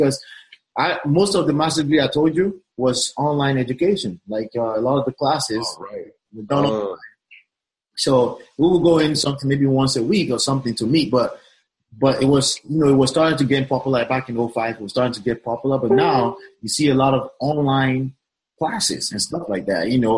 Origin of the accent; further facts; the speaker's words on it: Nigeria; I'm Nigerian